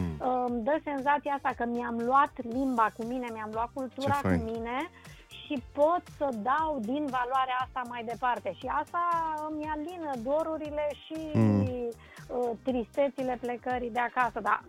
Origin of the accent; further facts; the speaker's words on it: Ploiești, Prahova, Romania; moved away as an adult; also born or lived in Bucharest; now in London, United Kingdom; Sunt din Ploiești. Aha, sunt născută în Ploiești, dar de la 18 ani m-am mutat la București. Când am intrat la prima mea facultate, m-am mutat acolo și n-am mai plecat din București până când am plecat la Londra.